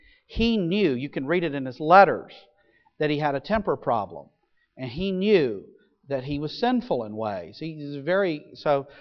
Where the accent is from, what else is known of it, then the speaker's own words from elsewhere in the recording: the South, United States; I think it's a Southern thing, too, particularly. I'm a Southerner.